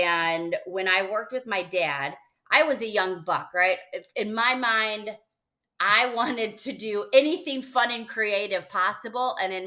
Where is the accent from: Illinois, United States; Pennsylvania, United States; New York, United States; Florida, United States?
Illinois, United States; Chicago; And we're from Chicago. So, I mean, Chicago. So by default, we're a little more loud than normal.